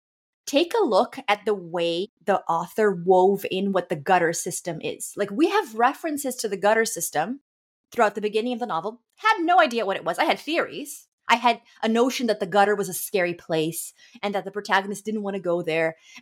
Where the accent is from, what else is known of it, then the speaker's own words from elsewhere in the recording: Rio de Janeiro, Brazil; Like I grew up in Rio de Janeiro, Brazil.